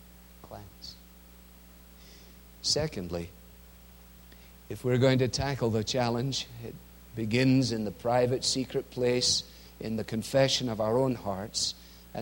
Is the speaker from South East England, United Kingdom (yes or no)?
no; Scotland, United Kingdom; And I, as a Scotsman, I like her very, very much.